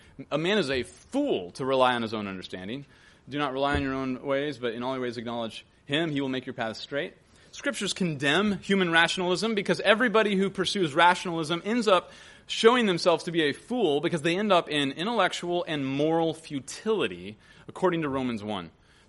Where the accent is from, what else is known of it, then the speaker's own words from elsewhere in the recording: Bible Belt, United States; And I grew up in the Bible Belt, professed to be a Christian